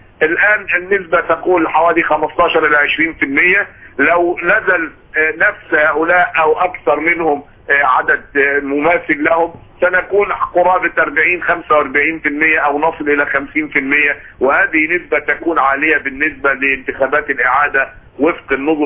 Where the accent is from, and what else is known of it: Egypt